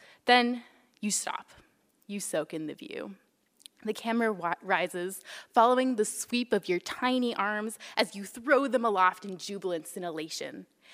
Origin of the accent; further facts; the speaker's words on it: New Mexico, United States; because I'm originally from New Mexico, a land of cacti, pinyon trees, and beige